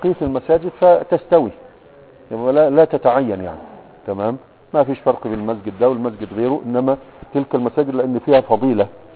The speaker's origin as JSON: {"language": "Arabic", "country": "Egypt", "said": "زي عندنا في مصر البدوي والغيرها"}